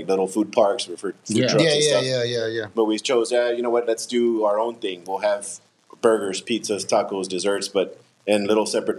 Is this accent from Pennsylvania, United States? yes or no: no; Weslaco, Texas, United States; also born or lived in California; Yeah, well, I was born and raised here in Westlaco, Westlaco native. Grew up here, went to high school here, graduated, went to Monterrey for college on a football scholarship.